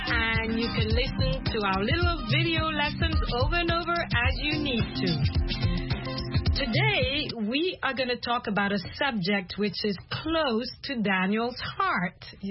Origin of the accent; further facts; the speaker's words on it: Kenya; I grew up with a lot of bicycles where I grew up in Kenya.